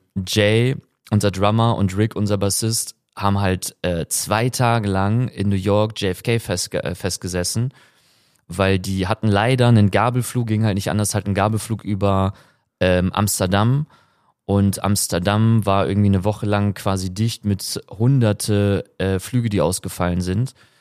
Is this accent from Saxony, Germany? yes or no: no; Münster, North Rhine-Westphalia, Germany; Ich habe lange Zeit in Münster gelebt, ich komme aus der Ecke, ich habe da studiert